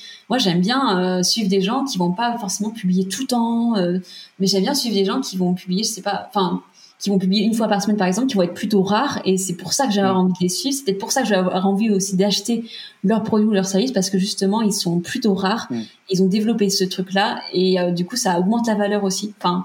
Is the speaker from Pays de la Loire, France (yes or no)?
yes; Pays de la Loire, France; Et j'avais aucun réseau à Nantes. Je venais de la Vendée.